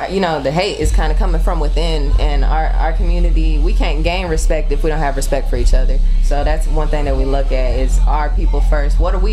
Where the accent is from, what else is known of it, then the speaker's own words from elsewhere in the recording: Dallas, Texas, United States; I'm from Dallas, so I'll always be a Cowboys fan.